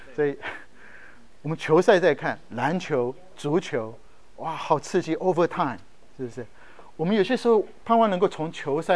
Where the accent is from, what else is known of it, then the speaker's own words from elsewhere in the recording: Taiwan; now in United States; 我们从小在台湾有玩什么大富翁，来到美国这个叫做什么 Monopoly